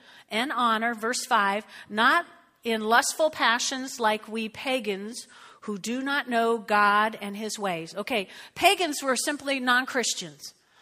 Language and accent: English; New Jersey, United States; So I grew up in North Jersey, lots of Italians